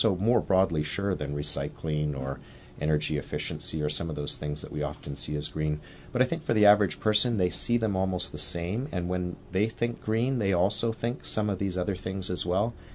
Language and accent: English; Vancouver, British Columbia, Canada; We're Vancouver-based, as am I. I grew up here in Vancouver.